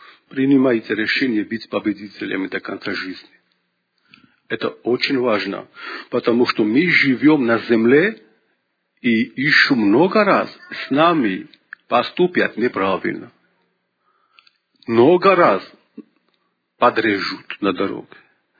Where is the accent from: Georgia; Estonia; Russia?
Georgia; я из Грузии